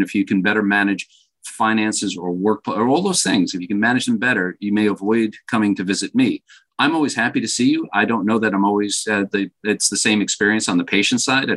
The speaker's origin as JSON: {"language": "English", "country": "Ireland", "said": "I'll give you the shorthand version as much as an Irishman can."}